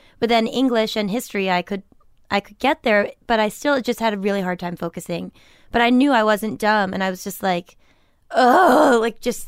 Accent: Milton, Massachusetts, United States; I'm from Milton, Massachusetts.

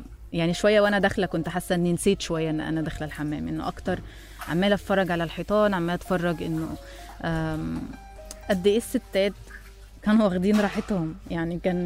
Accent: Egypt; فهي عرفت إن أنا مصرية

